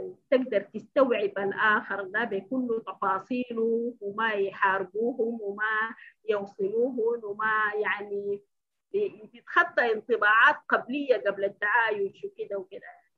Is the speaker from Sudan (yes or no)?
yes; Khartoum, Sudan; born there; لأنه أنا برضو كزولة مولودة في الخرطوم والثقافة دي بقت جزء مني